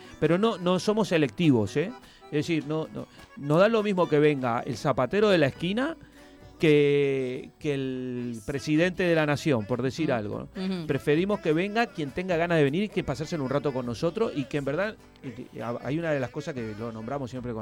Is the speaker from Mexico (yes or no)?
no; Uruguay; como todo uruguayo que nos gusta tomar mate.